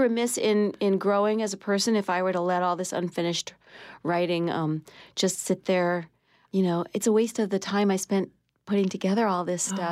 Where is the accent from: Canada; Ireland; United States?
United States; Pelham, New York; Pelham, New York.